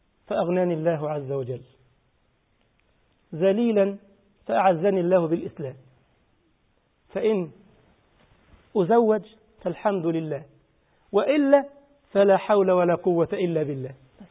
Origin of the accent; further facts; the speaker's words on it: Egypt; يعني انا مثلا مصري